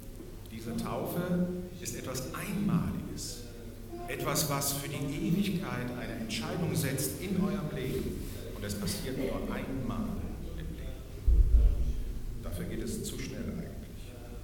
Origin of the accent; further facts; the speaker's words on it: Rhineland-Palatinate, Germany; Aber ich komme aus einer Weingegend in Deutschland, an der A, das nördlichste Rotweinanbaugebiet Deutschlands.